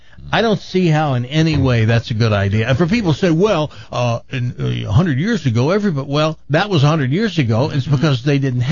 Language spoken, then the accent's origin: English; the South, United States; I'm from the South, so I can do this joke, and I'm very familiar with Southern women.